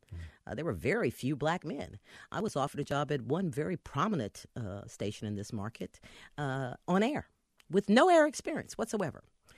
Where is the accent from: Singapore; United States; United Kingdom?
United States; North Carolina; I'm from the Triangle. It's up and growing.